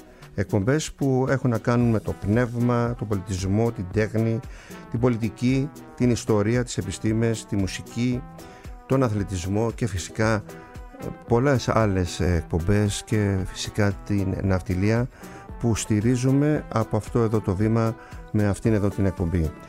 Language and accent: Greek; Kasos, South Aegean, Greece; σε φίλους μου και γνωστούς μου από το νησί μου την Κάσο